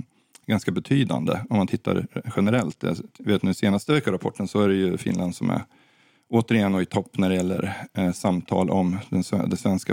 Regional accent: Sweden; Att som svensk inte kunna besöka våra närmsta syskonländer, om man säger så.

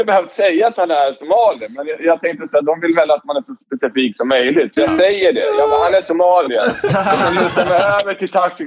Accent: Stockholm, Stockholm County, Sweden; jag är ändå uppväxt i Akalla, jag är uppväxt bland somalier

